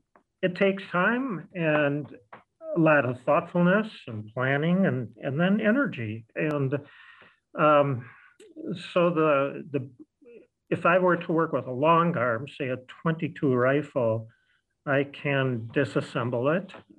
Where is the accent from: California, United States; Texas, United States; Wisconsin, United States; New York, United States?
Wisconsin, United States; Beaver Dam; which I did as a growing up in Beaver Dam with my friends who all went through hunter safety